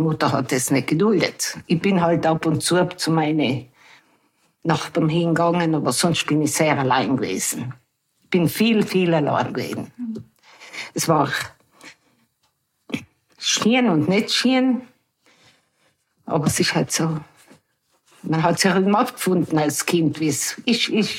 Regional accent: Moritzing, Trentino-Alto Adige, Italy; Ja, ich bin aufgewachsen, eigentlich in Moritzing geboren und aufgewachsen.

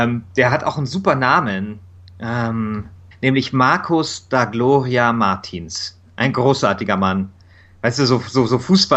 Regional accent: Munich, Bavaria, Germany; Ich bin dort in Mosach groß geworden. Das ist so ein, ja, Arbeiterviertel, ein bisschen so im Münchner Norden.

